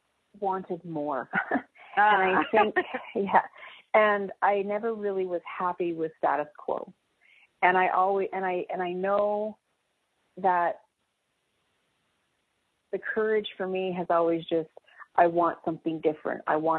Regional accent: Canada; being a Canadian

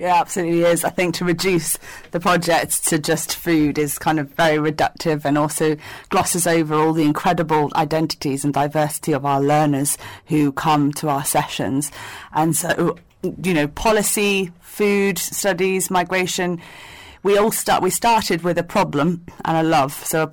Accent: Hong Kong; also born or lived in China; I grew up in Hong Kong. I also spent a lot of time working in China.

